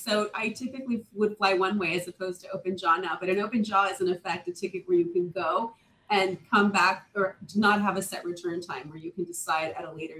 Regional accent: Kansas City, Missouri, United States; moved away as an adult; now in Greece; I grew up in Kansas City, Missouri, so I'm a Western girl too, but I spent most of my summers living in Greece. We would go every summer for 3 months, and then in university, I went as a study abroad student, and I never came back

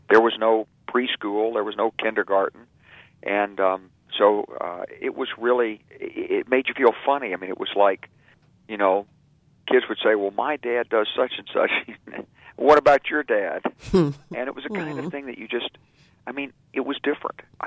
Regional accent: the South, United States; as I learned growing up in the South

